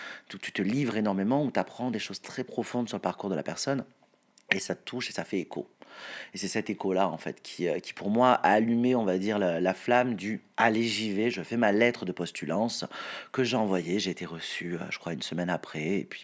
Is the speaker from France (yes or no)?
yes; South, France; je participais à toutes les prides à l'époque à Montpellier, parce que je suis du Sud.